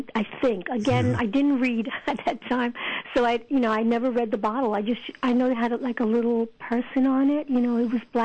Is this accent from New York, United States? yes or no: yes; New York, United States; Oh, I'm from the Bronx, but my family's from Puerto Rico